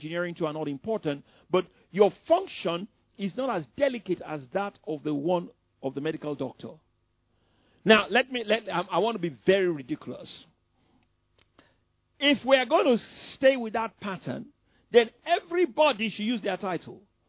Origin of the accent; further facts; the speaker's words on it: England, United Kingdom; I just told him I came from England.